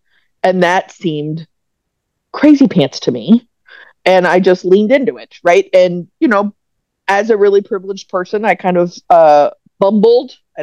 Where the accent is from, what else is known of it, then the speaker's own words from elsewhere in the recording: Texas, United States; So I grew up in Texas.